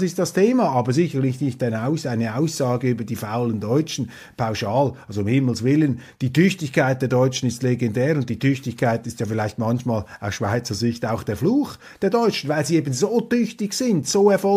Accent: Germany; Das ist uns einfach ein Sicherheitsrisiko, das wir als Deutsche nicht eingehen möchten.

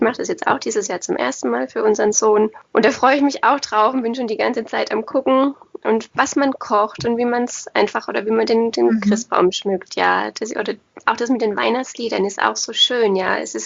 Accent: Baden-Württemberg, Germany; ich komme ja auch aus Baden, nicht aus Württemberg

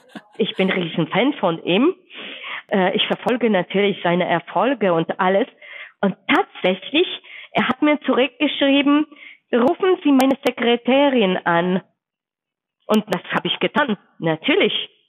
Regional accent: Poland; Ich komme ursprünglich aus Polen und meine Familie, das heißt meine Mutter und mein Bruder, leben immer noch dort.

